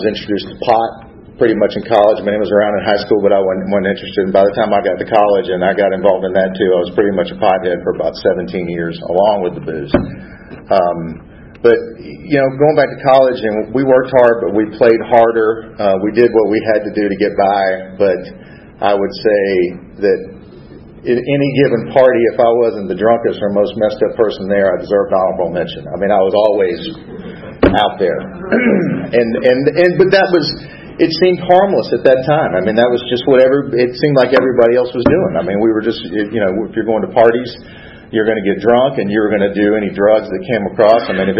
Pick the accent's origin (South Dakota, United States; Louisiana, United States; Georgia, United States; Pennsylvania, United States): Georgia, United States; Atlanta; I was born and raised in Atlanta, right over by Chastain Park.